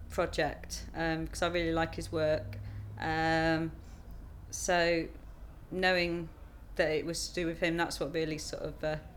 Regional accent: Cleethorpes, Yorkshire and the Humber, United Kingdom; I'm 36 and I'm from Cleethorpes.

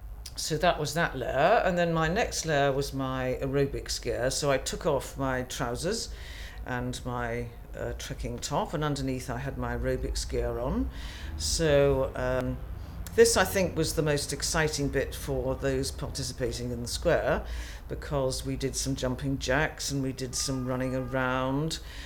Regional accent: Cobham, South East England, United Kingdom; My date of birth is the 15th of April 1950 and I come from Cobham, 29 Twin Oaks.

